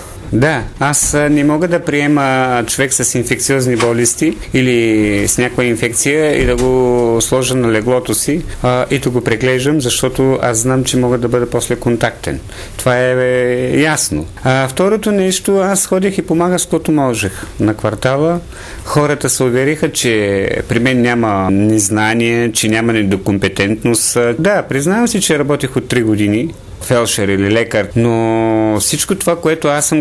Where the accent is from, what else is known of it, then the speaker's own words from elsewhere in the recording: Northwestern Bulgaria, Bulgaria; also born or lived in Montana; Аз съм от Северозападна България. Средното си образование завършвам в Северозападна България, също в град Монтана с руски профил.